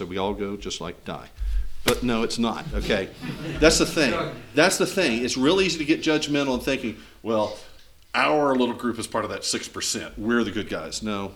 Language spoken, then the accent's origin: English; South Carolina, United States; You know, we're here in South Carolina. I grew up in South Carolina